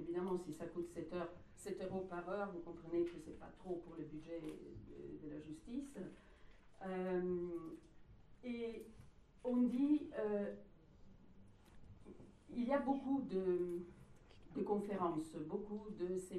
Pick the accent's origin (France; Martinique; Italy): Italy; Je suis italienne, comme vous aurez compris. En Italie, la situation est tout à fait dramatique